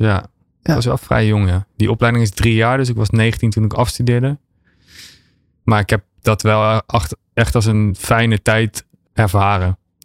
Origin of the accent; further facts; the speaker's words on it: Rijsbergen, North Brabant, Netherlands; ik ging op drumles in Rijsbergen. Dat is het dorpje waar ik opgegroeid ben.